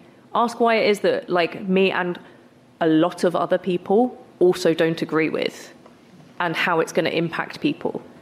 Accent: Hastings, South East England, United Kingdom; my experience growing up in Hastings.

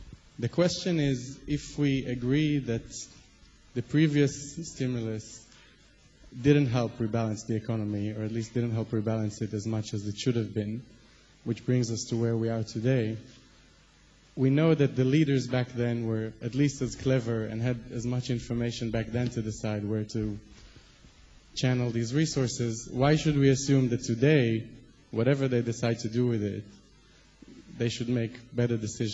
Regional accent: Israel; now in China; I'm from Israel.

